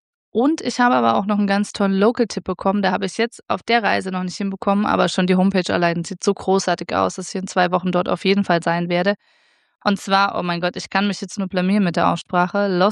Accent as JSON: {"language": "German", "region": "Thuringia", "country": "Germany", "said": "Ich bin ja selbst aus Thüringen, aus dem grünen Herz"}